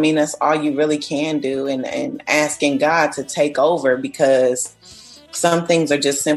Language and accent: English; Chicago, Illinois, United States; Yeah, I saw a lot of insects that I felt the same way because I'm from Chicago. And there's bugs here that you just don't see everywhere else.